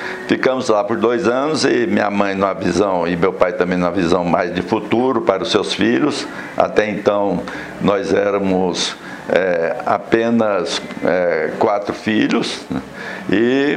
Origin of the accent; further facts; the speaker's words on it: Anápolis, Goiás, Brazil; born there; also born or lived in Porangatu; Nasci em Anápolis, por lá vivi durante 3 anos.